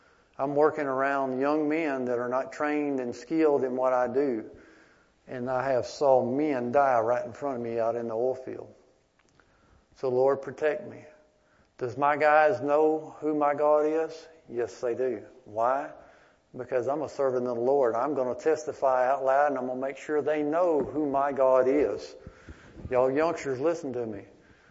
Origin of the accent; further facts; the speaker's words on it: Holly Grove, Arkansas, United States; also born or lived in Texas; And like I was born in Texas, but I was raised in Holly Grove.